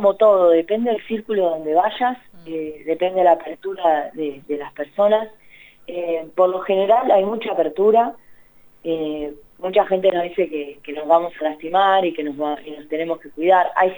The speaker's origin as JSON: {"language": "Spanish", "town": "Verónica", "region": "Buenos Aires Province", "country": "Argentina", "said": "yo soy de Verónica, un pueblo acá cerca de La Plata"}